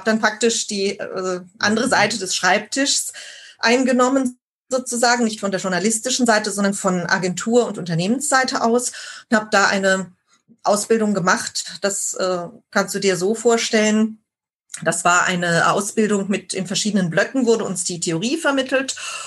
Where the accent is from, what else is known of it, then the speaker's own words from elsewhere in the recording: Baden-Württemberg, Germany; Also ich bin hier in der Kurpfalz aufgewachsen. Gerne. Man hört es zwar nicht unbedingt an der Sprache. Ja, ich bin nicht, ich spreche keinen Dialekt normalerweise. Das durften wir zu Hause nicht. Da war Hochdeutsch angesagt